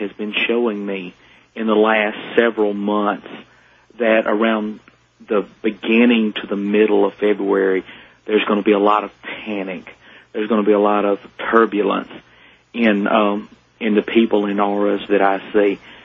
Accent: Red Bay, Alabama, United States; from Red Bay, Alabama.

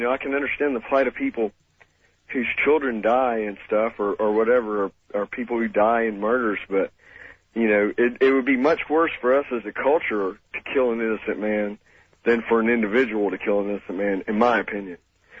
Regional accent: Tuscaloosa, Alabama, United States; A lot of people down here love your show. I'm from Tuscaloosa, Alabama.

